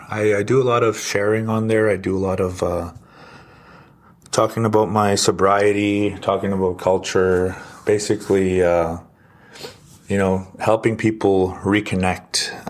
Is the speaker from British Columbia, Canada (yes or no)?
no; Saddle Lake, Alberta, Canada; now in Edmonton, Canada; I just introduced myself in my Cree language. … I come from Saddle Lake, Alberta. I currently live in Edmonton, Alberta.